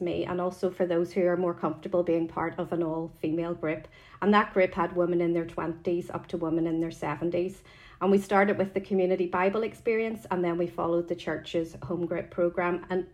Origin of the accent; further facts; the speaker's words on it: Belfast, Northern Ireland, United Kingdom; I also have a long-standing connection with Mount Pottinger due to growing up in the Girls Brigade there and becoming an officer there.